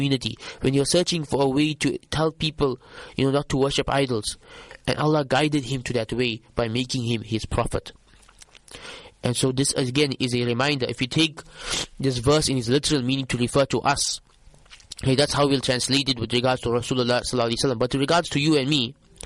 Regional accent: South Africa; You know, we as South African Muslims, many South African Muslims, we have a lot of wealth, but we're greedy for more.

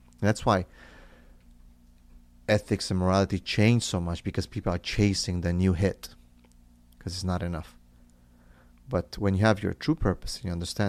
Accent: Romania; I did not like Islam because that's how we were raised in Romania.

